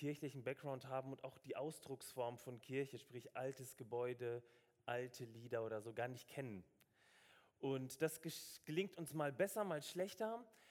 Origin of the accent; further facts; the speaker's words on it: Stuttgart, Baden-Württemberg, Germany; Ich komme aus Stuttgart. Wir wohnen in Möhringen, meine Frau, meine 1,8 Kinder.